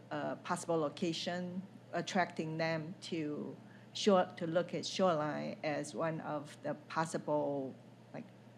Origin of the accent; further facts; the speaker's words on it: Taiwan; I grew up in Taiwan, and Taiwan's night market is pretty famous.